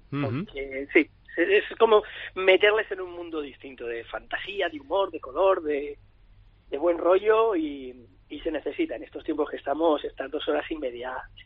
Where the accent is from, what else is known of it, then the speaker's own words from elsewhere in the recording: Spain; Sí, somos tres españoles.